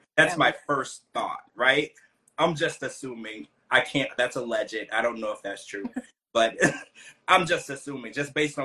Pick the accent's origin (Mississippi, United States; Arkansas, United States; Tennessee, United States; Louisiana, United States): Louisiana, United States; See, I was raised down in Louisiana in the South, right?